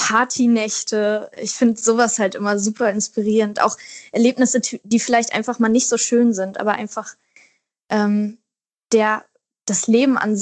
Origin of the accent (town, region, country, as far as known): Wedel, Schleswig-Holstein, Germany; born or raised there; now in Berlin, Germany